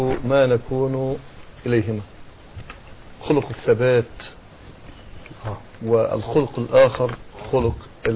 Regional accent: Egypt

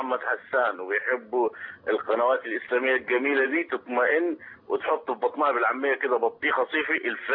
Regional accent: Suez, Suez Governorate, Egypt; أنا من أهل السويس

